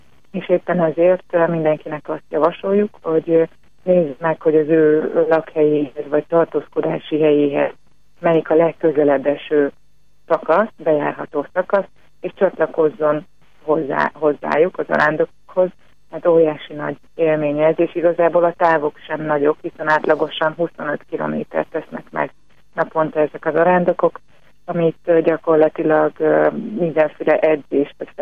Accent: Vác, Pest, Hungary; én ugye Vácon nőttem fel

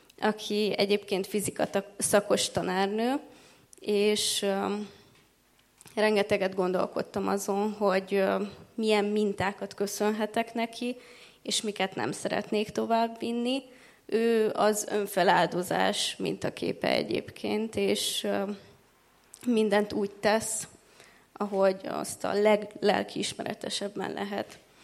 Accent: Târgu Mureș, Mureș County, Romania; now in Debrecen, Hungary; én erdélyi származású vagyok, Marosvásárhelyen születtem, ott is nevelkedtem

